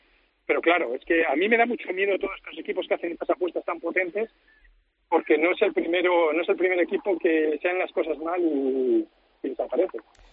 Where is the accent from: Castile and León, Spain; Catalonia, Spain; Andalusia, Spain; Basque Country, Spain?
Castile and León, Spain; León; cuando yo vivía en Estados Unidos. Yo soy de León, entonces a los de León nos llaman cazurros, no es algo peyorativo.